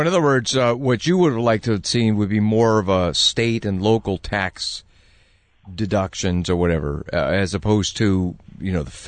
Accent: Illinois, United States; moved away; But I come from Illinois originally, and now I'm living in Florida.

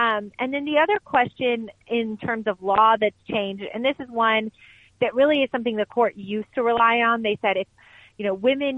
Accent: Texas, United States; I think a great example is the state of Texas, and it's not just my home state that I love

